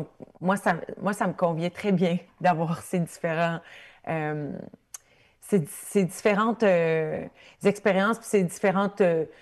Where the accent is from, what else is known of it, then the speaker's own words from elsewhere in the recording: Ontario, Canada; Moi, je viens de l'Ontario, de l'Ontario francophone, encore pire